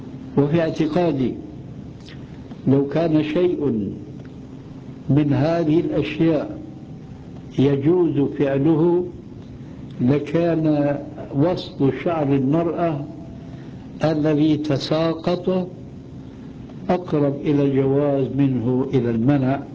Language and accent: Arabic; Syria; كثير من البلاد عندنا في سوريا